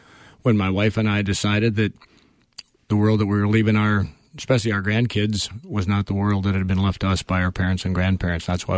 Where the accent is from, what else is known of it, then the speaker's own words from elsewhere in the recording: Savage, Minnesota, United States; now in Watersmeet, United States; Well, I grew up in a little town called Savage, Minnesota.